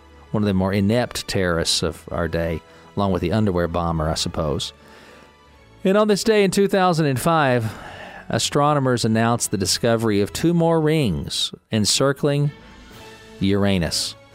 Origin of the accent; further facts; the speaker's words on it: Kentucky, United States; Happy birthday to Diane Sawyer, native of my home state of Kentucky, 71 years old today.